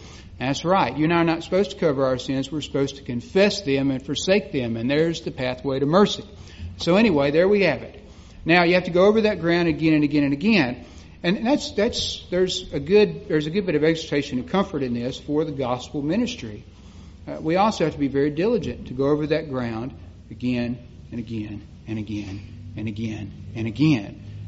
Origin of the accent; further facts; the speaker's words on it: Mississippi, United States; I remember when I grew up in South Mississippi, we used to plant ryegrass plots to deer hunt off of.